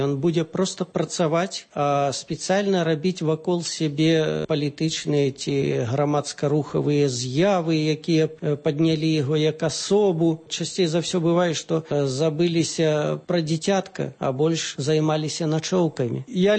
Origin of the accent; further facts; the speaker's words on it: Dzyaraunaya, Grodno Region, Belarus; я родам з Дзяраўной, са Слонімскага района.